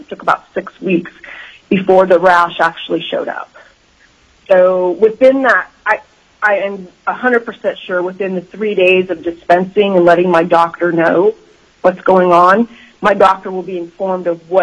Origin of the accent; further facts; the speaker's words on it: Anchorage, Alaska, United States; I am from East Anchorage, Alaska.